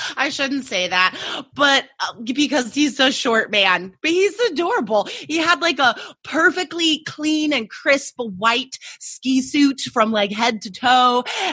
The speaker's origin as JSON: {"language": "English", "town": "Carson City", "region": "Nevada", "country": "United States", "tie": "born or raised there", "said": "I grew up in Carson City, Nevada, near Lake Tahoe, and just all the kids are in the ski program, like through elementary school and middle school."}